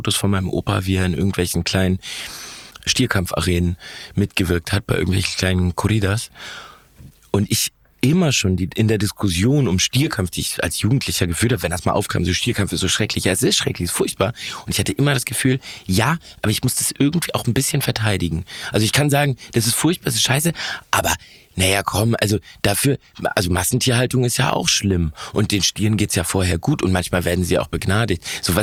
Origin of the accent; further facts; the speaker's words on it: Hamburg, Germany; mein Papa lebte und lebt immer noch in Stelzhoop, Grenze Barmbek. Da bin ich groß geworden